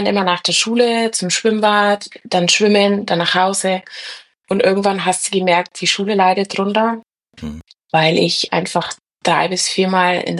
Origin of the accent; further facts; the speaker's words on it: Altdorf, Bavaria, Germany; moved away as an adult; ich bin gebürtig aus Altdorf. Das ist auch in der Nähe, also Nürnberger Landraum. Da habe ich eigentlich, bis ich 18 war, gewohnt. Dann hat es mich nach Nürnberg verschlagen, wegen der Ausbildung.